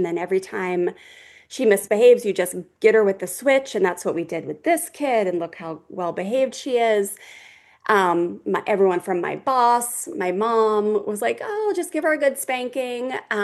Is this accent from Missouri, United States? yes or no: no; Maryland, United States; I did not grow up in the church at all. I grew up in Maryland